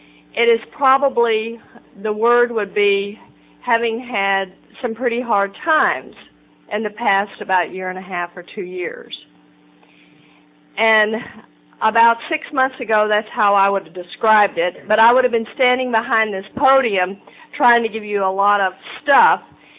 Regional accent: Texas, United States; And I'm born and raised in Texas, so I grew up thinking men were supposed to take care of women.

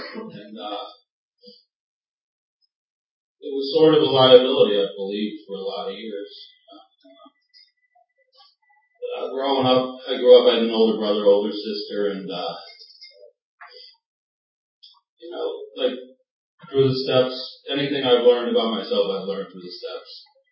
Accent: Wilkes-Barre, Pennsylvania, United States; I'm from Wilkes-Barre, PA, up the old turnpike here.

